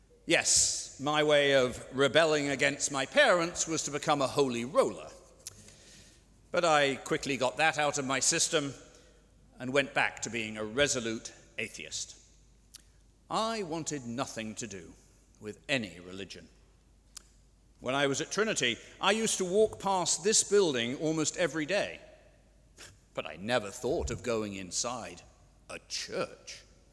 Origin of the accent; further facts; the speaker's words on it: Dublin, Leinster, Ireland; I grew up here in Dublin and was raised essentially unchurched, with an agnostic father and an atheist mother.